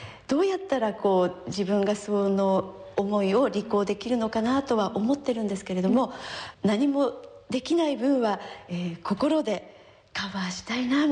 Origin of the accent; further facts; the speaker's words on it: Nagaoka, Niigata, Japan; 私は、長岡の出身なんです